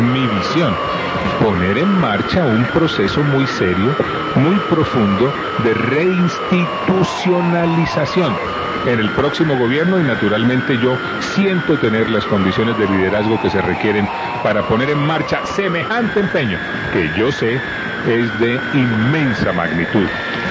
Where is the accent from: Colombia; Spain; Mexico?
Colombia; Mire, yo como colombiano veo con inmensa preocupación lo que nos está pasando.